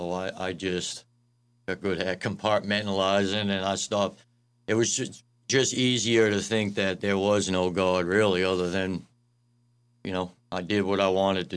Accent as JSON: {"language": "English", "town": "Boston", "region": "Massachusetts", "country": "United States", "tie": "born or raised there", "said": "Yes, sir. Born and raised in South Boston."}